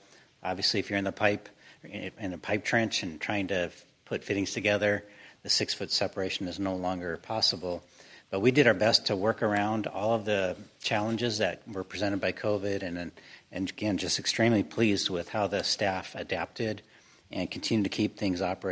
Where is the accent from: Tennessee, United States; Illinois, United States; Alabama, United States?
Illinois, United States; can go all the way to the childhood farm I grew up in Illinois